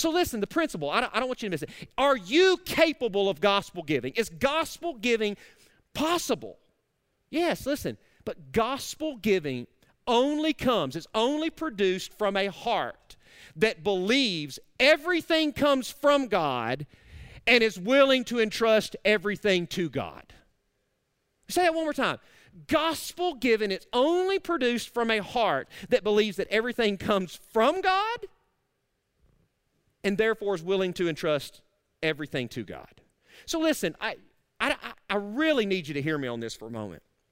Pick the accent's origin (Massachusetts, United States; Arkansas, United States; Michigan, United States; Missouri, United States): Arkansas, United States; I'm from Arkansas. You may not have understood that. Let me interpret that for you.